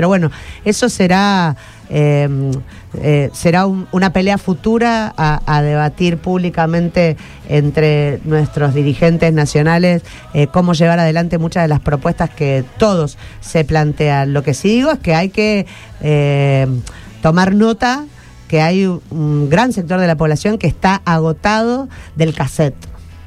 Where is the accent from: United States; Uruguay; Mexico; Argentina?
Argentina; Rosario, Santa Fe; nosotros somos en realidad gente que vive en esta ciudad, que somos rosarinos, rosarinas que laburan 24-7